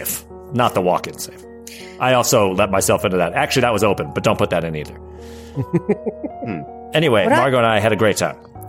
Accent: Massachusetts, United States; Listen, again, I'm from Massachusetts. We're all Irish.

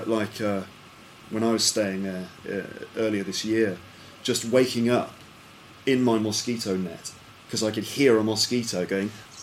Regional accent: England, United Kingdom; So, you know, I think probably us Europeans or us English, you know, when we go there, we're terribly English.

